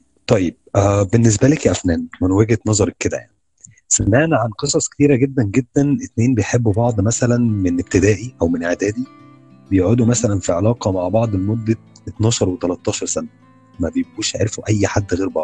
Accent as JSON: {"language": "Arabic", "country": "Egypt", "said": "مشروع الجواز عندنا في مصر هنا"}